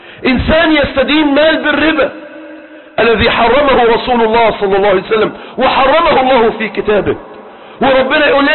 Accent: Egypt; بل عندنا في مصر 12 مليون شاب وفتاة وصلوا 30 سنة وما تزوجوش

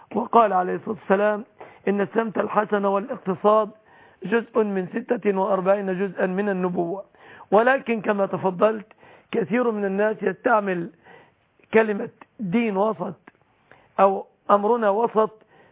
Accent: Egypt; في بلادنا مصر

